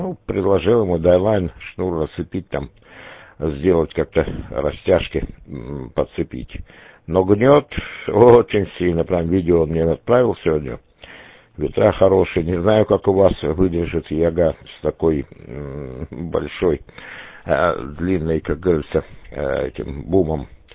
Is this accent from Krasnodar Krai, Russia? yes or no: yes; Krasnodar Krai, Russia; Да, но я сам родом с Кубани.